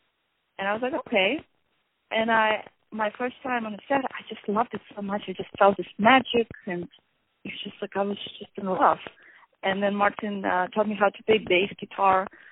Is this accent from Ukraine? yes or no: yes; Ukraine; I'm originally from Ukraine, so this is where I started doing some theater.